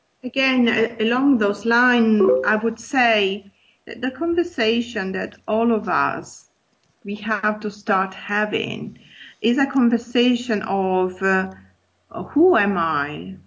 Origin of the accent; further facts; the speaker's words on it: Italy; English is a second language; I grew up in Europe, so in Italy, so let's call the Western world.